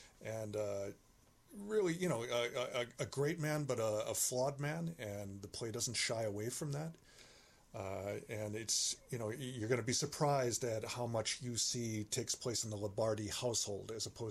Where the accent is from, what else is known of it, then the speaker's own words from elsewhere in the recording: Milwaukee, Wisconsin, United States; also born or lived in Los Angeles; I'm from Milwaukee, the area originally, moved out to Los Angeles for a couple of years and moved back in 98.